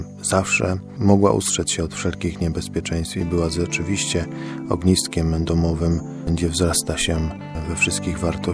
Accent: Kalisz, Greater Poland Voivodeship, Poland; jak powiedziałem, że jestem z Kalisza

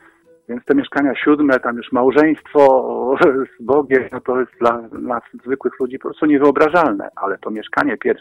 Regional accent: Zamość, Lublin Voivodeship, Poland; w Zamościu, bo to jest moje rodzinne miasto

